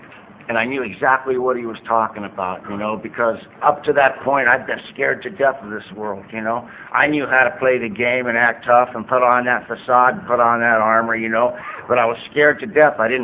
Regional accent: Vista, California, United States; I was raised in Vista, took the road a bit. It was a little town when I was a kid, and my father's Irish and Sioux. My mother's Irish and Cherokee.

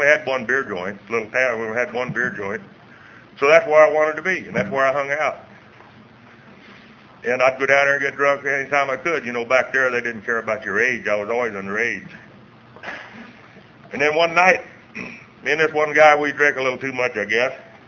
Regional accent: Kansas, United States; now in California, United States; I was born in Kansas. You can tell I might have a little accent. I don't know, but anyway, I come from Kansas. The reason I'm in California is about 15 years ago

